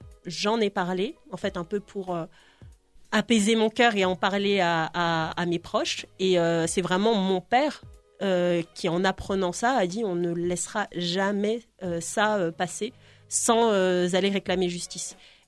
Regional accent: Grigny, Île-de-France, France; j'ai grandi à Grigny dans le 91

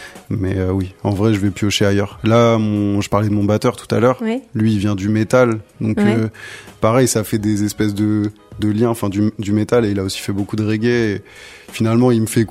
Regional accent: Cergy, Île-de-France, France; also born or lived in Saint-Denis; J'ai grandi à Cergy et Saint-Denis aussi.

